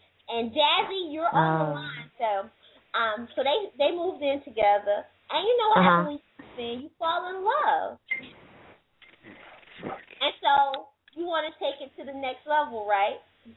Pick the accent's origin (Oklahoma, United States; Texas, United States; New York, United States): New York, United States; I'm from New York.